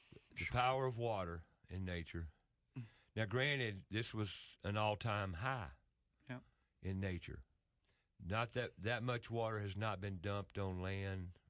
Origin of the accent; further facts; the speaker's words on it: Chimney Rock, North Carolina, United States; Well, just looking at the picture, growing up in Chimney Rock, looking at that picture